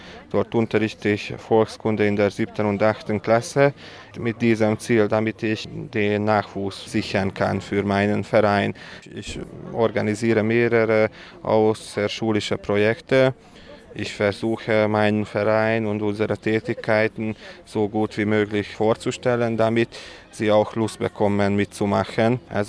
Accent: Újhartyán, Pest, Hungary; ich leite selber auch einen Freundeskreis in meinem Heimatort Hartyán, Újhartyán in Mittelungarn.

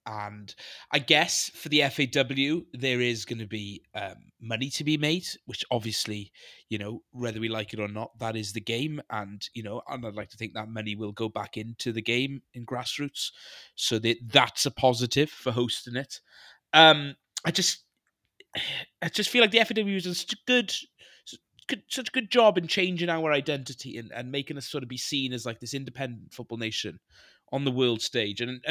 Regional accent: Wales, United Kingdom; from a fan's perspective, as Welsh fans, I think we'd all rather watch a tournament abroad

